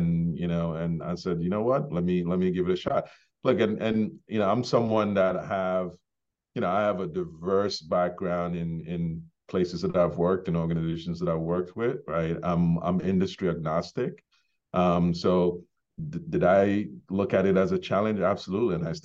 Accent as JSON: {"language": "English", "country": "Ghana", "tie": "born or raised there", "moved": "yes", "lives_now": "United States", "said": "so I was born in Ghana, grew up in Ghana before immigrating to the US."}